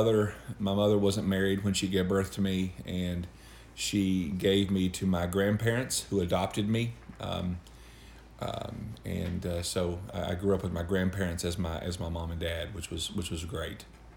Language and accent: English; Panko, Kentucky, United States; also born or lived in Hyden; I grew up in rural southeastern Kentucky, in northeast Clay County, a little community called Panko, just a very small little community of families and homes there